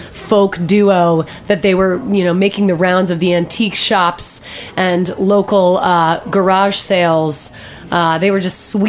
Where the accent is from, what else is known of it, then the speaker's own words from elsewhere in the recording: Delaware, United States; I grew up in Delaware.